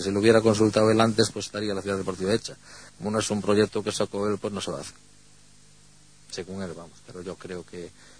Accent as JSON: {"language": "Spanish", "town": "Amio", "region": "Galicia", "country": "Spain", "tie": "born there"}